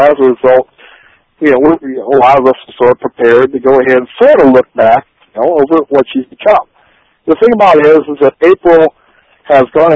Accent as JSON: {"language": "English", "region": "South Dakota", "country": "United States", "said": "I'm from South Dakota."}